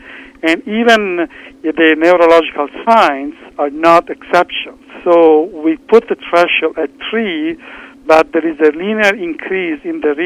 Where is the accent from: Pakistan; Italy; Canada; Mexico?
Italy; English is a second language; now in Baltimore, United States; From my accent, that I'm Italian, but I've been working at NIH for 5 years, and in Baltimore